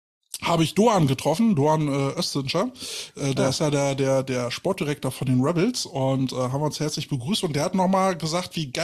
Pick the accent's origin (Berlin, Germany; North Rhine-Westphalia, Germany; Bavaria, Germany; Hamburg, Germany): Berlin, Germany; Ich komme aus Berlin, Alter.